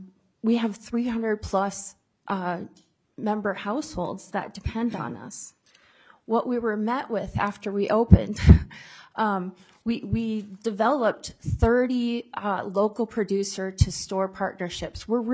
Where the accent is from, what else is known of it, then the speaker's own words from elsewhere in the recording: New London, United States; I'm from New London. I'm born, raised, have lived there. I'm a proud farm kid.